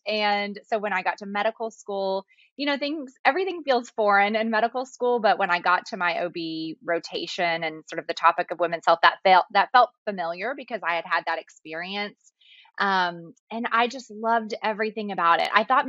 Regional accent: Arkansas, United States; So I'm actually originally from Arkansas. I live in Texas now.

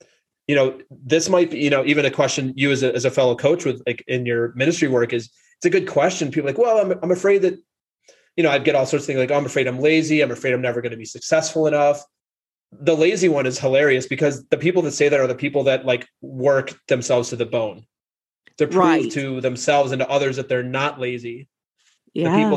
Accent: Minnesota, United States; Yes. I'm from Minnesota. I think we talked about this. So never had a Super Bowl championship.

